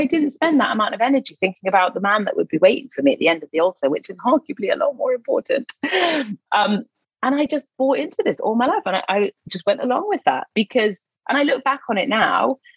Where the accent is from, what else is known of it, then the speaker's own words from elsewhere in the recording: Newcastle, North East England, United Kingdom; But the context of this is I'm from Newcastle, so I was living in the north at the time.